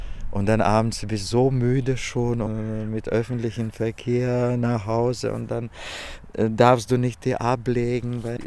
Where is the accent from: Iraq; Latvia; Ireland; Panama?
Latvia; born there; German is a second language; das ist der Ort, wo ich geboren bin im Lettland.